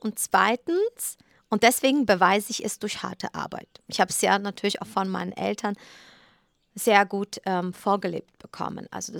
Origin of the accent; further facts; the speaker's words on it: Poland; ich bin in einer Zeit groß geworden, 77 bin ich geboren in Polen.